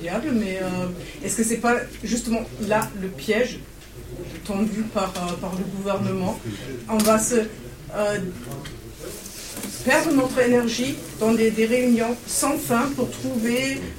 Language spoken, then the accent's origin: French; Germany; Et je suis allemande, je regarde l'extérieur